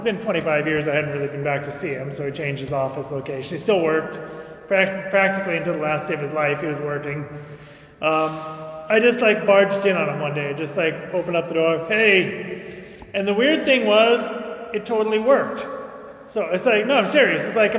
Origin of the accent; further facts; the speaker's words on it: Seattle, Washington, United States; I'm from Seattle, Washington, West Coast.